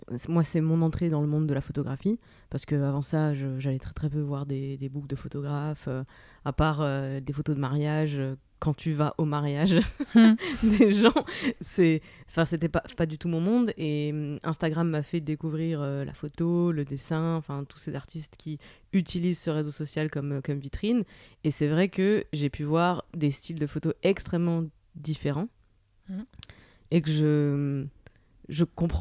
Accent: Grand Est, France; Je me moque, mais je viens de Moselle.

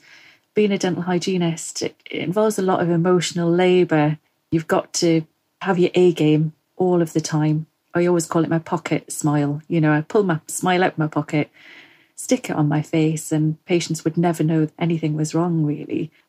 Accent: North East England, United Kingdom; I'm originally from Northumberland.

